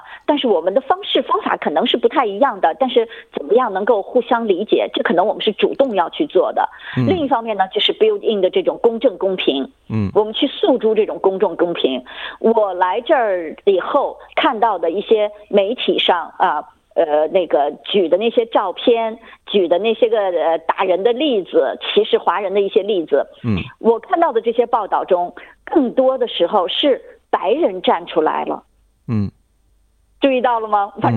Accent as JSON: {"language": "Chinese", "country": "China"}